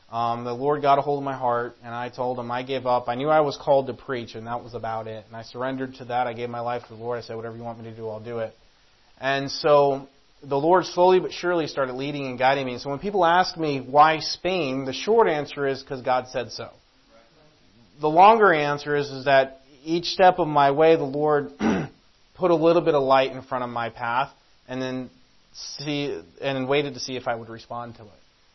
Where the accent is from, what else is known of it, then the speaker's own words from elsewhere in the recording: Pensacola, Florida, United States; also born or lived in New York City; And so I grew up in Pensacola, Florida. I was born in New York City. I wasn't very old when we left. I don't remember much about it. So Pensacola, Florida is my home.